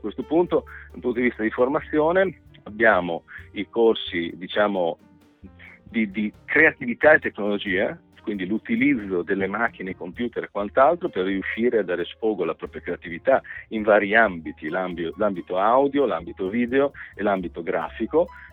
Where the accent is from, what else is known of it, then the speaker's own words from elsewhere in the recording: Cento, Emilia-Romagna, Italy; mi sono sentito in dovere di cittadino centese, da qualche maniera, di dover aiutare la mia terra.